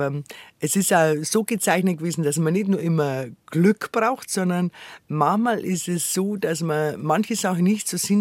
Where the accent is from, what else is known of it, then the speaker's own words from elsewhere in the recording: Bavaria, Germany; accent: Bavarian; Ich habe direkt ein bisschen Angst, dass es zu bayerisch dann redet, gell?